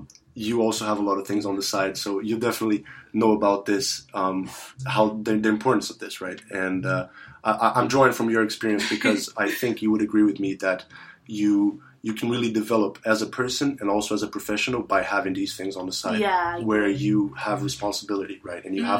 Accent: Brazil; English is a second language; if I think about Brazil, which is where I come from, that's my home country, we really need it.

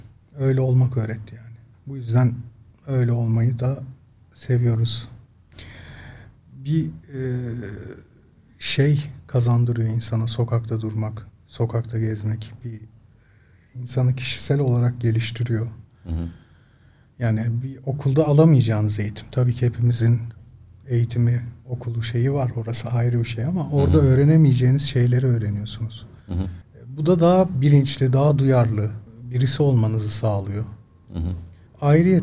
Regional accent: Istanbul, Turkey; Karagümrüklüyüz, biz semt çocuğuyuz.

